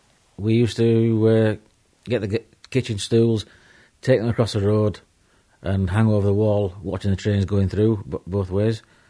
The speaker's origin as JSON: {"language": "English", "town": "Woodlesford", "region": "Yorkshire and the Humber", "country": "United Kingdom", "tie": "born there", "said": "I was born in Woodlesford in 14 Station Lane."}